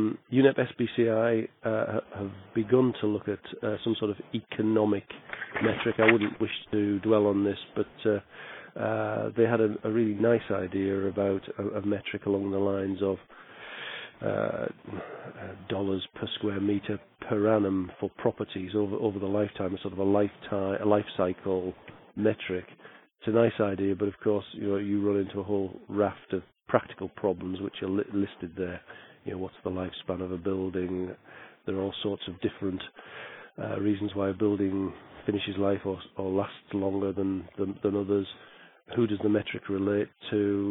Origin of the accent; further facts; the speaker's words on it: Middlesbrough, North East England, United Kingdom; showing a wonderful picture of the bridge from my hometown of Middlesbrough in the north of England